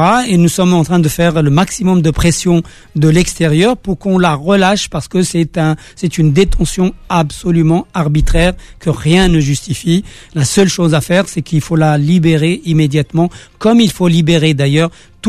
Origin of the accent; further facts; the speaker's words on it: Kabylie, Algeria; je continuerai à dire je suis kabyle, je continuerai à dire je suis amazigh